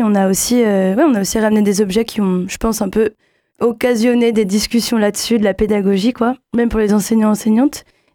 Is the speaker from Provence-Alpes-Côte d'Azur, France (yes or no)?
no; Paris, Île-de-France, France; now in Strasbourg, France; Et moi, je suis de Strasbourg. J'ai grandi à Paris et puis j'habite à Strasbourg depuis 4 ans.